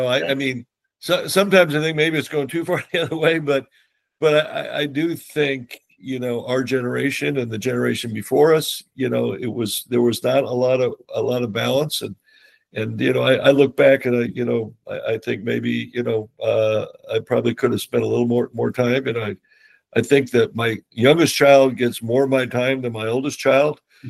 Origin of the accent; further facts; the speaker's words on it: Chicago, Illinois, United States; I grew up in Illinois. I went to med school in Chicago. I was originally from the South Side.